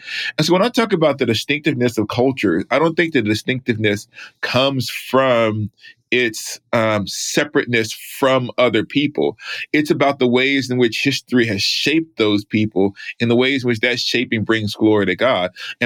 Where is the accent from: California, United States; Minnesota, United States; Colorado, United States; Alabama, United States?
Alabama, United States; Oh, I'm from Alabama. I don't know what you're talking about.